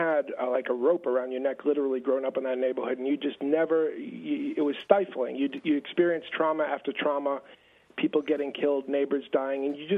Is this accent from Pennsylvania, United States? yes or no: no; Boston, Massachusetts, United States; in the part of town where I grew up, in the housing projects of the lower end, a neighborhood that held the country's highest concentration of white poverty.